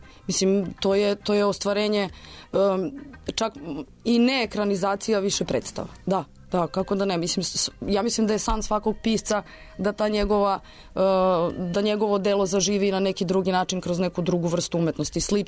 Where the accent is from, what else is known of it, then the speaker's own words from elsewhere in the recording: Belgrade, Serbia; now in Aranđelovac, Serbia; Ja sam bila Beograđanka u Aranđelovcu.